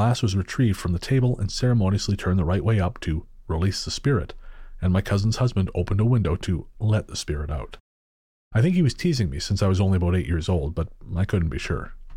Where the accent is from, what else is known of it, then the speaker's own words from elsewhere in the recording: Leicester, East Midlands, United Kingdom; When I was a young boy growing up in Leicester in the 1960s, every Christmas at least two of the five siblings hosted parties for all the extended family and friends